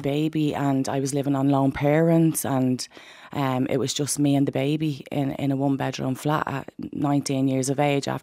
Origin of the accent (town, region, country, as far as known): Ballymun, Leinster, Ireland; born or raised there